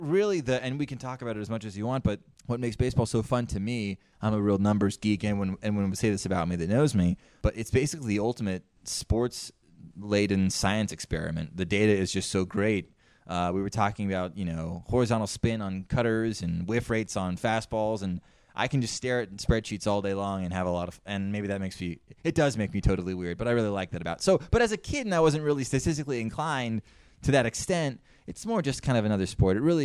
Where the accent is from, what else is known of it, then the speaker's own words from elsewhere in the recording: Florida, United States; And I grew up in Florida, but the culture there, the baseball culture there was really not so good.